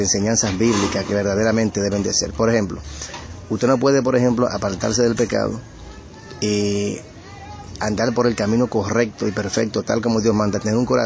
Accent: Dominican Republic; de República Dominicana.

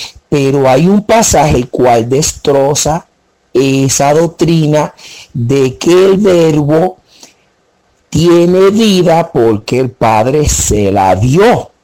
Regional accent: Cibao, Dominican Republic; Usted y yo somos dominicanos los dos.

